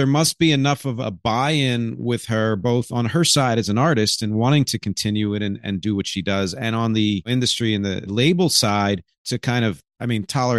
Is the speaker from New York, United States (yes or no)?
no; Philadelphia, Pennsylvania, United States; is a 28-year-old hip-hop artist from Philadelphia, my hometown where I was born.